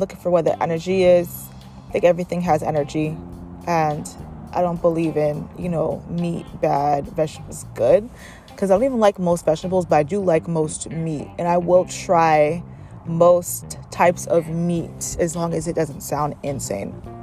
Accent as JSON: {"language": "English", "country": "United States", "said": "because surprise, surprise, I'm American."}